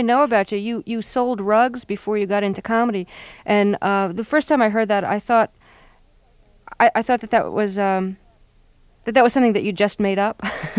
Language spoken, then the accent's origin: English; New York, United States; I grew up in New York